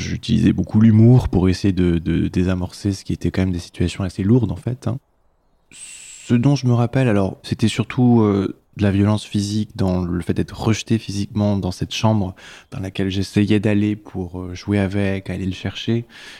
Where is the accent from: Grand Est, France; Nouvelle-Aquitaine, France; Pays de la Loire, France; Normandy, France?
Normandy, France; now in Paris, France; j'ai 30 ans, je viens de Normandie, ça fait 8 ans que je suis à Paris